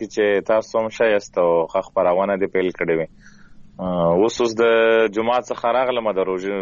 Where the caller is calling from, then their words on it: Khyber Pakhtunkhwa, Pakistan; د شمالي وزیرستان سیر کوټ سپلګه کلین